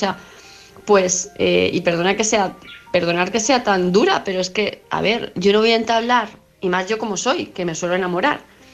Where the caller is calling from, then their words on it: Palma de Mallorca, Balearic Islands, Spain; de Palma de Mallorca.